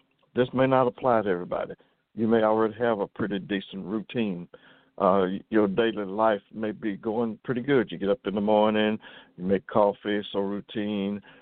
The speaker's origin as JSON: {"language": "English", "region": "Kentucky", "country": "United States", "said": "I'm from Kentucky, and we're not north, but we're not south either."}